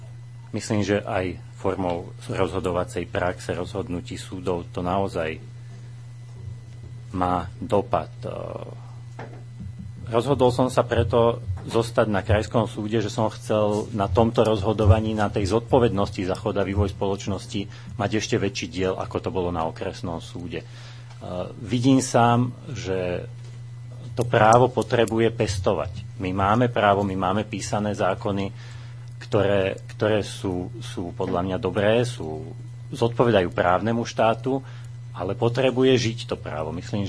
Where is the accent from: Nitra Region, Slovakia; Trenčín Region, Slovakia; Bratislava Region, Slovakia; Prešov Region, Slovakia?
Trenčín Region, Slovakia; Trenčín; pretože som z Trenčína, nemusel by som dochádzať